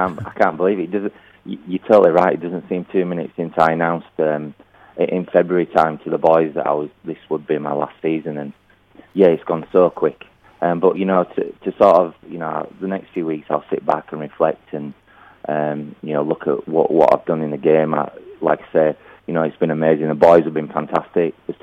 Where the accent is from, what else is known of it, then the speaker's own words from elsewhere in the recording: Yorkshire and the Humber, United Kingdom; accent: Yorkshire; If anyone fancies me doing a bit of talking about cricket or listening to my Yorkshire accent on the radio, then yes, of course, I'd love to.